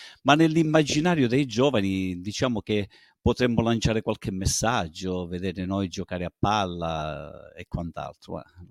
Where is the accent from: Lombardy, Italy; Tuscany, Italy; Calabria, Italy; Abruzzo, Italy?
Calabria, Italy; Luzzi; also born or lived in Cosenza; io sono nato a Cosenza il 2/10/1973, oggi il 2 ottobre ho compiuto 50 anni e niente, vivo a Luzzi da sempre.